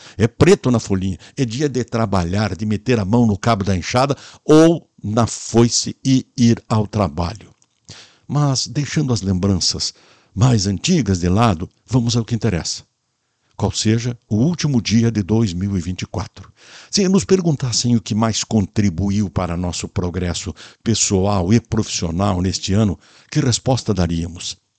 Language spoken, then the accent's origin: Portuguese; Montes Capões, Brazil; Lá em Montes Capões, a minha terra natal, nos referíamos à folhinha